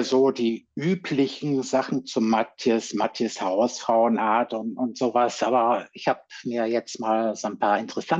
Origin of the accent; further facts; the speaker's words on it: North Rhine-Westphalia, Germany; Hier im Münsterland, wo ich herkomme, wird ja auch Karneval gefeiert, aber es ist eher ein bisschen bedächtiger.